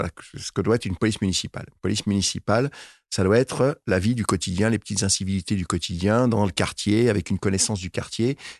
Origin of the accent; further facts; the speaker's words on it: Île-de-France, France; Moi, vous savez, je viens de Seine-Saint-Denis